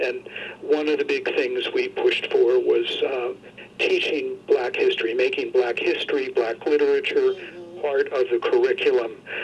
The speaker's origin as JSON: {"language": "English", "town": "Cincinnati", "region": "Ohio", "country": "United States", "tie": "born or raised there", "said": "Well, I grew up in Cincinnati, and so I mentioned before that I became conscious of this in high school"}